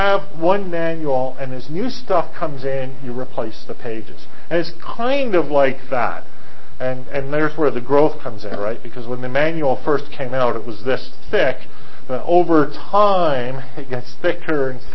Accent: Montreal, Quebec, Canada; I'm an inlander, right? I'm from Montreal.

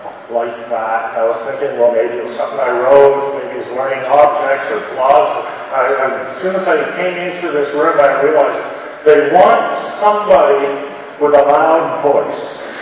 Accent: Alberta, Canada; We went in, we're from Alberta, so we're conservative, and we came in, and we're not agents of social change, we're agents of social awareness.

